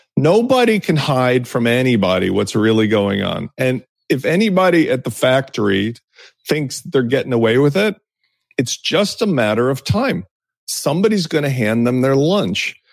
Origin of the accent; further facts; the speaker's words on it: Chicago, Illinois, United States; I come from a practical background. I'm from Chicago.